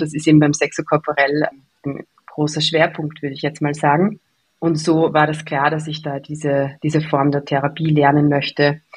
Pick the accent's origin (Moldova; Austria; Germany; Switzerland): Austria; Jetzt gibt es wieder bei uns in Österreich einen Werbespot für Tabletten gegen Erektionsstörungen.